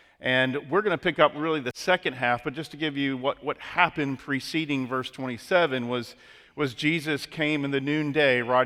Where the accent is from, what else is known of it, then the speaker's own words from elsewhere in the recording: Florida, United States; I'm originally from South Florida, just outside of Palm Beach County